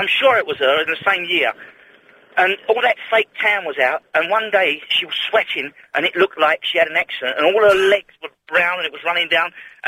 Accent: Mayfair, London, United Kingdom; I'm actually from Mayfair

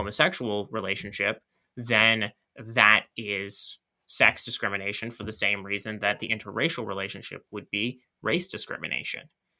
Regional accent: Australia; sort of my family's lore is that we're part Aboriginal, being Australian.

